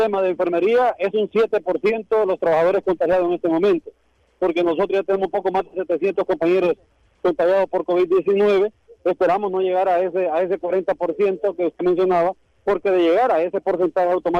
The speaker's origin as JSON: {"language": "Spanish", "country": "Honduras", "said": "como verdaderos hijos de esta patria, como verdaderos hondureños"}